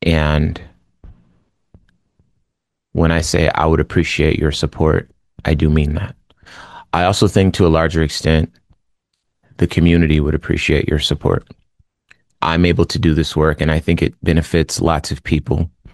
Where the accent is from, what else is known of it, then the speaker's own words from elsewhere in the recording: Compton, California, United States; Where I was born, it's not unusual for the people to not even live long enough to see this age. I'm from Compton, California